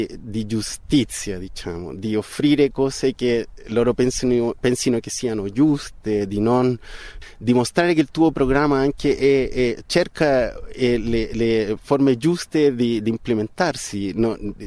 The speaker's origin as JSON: {"language": "Italian", "country": "Chile", "second_language": "Italian", "said": "io vengo dal Cile, allora la povertà urbana è qualcosa alla che io sono stato già esposto"}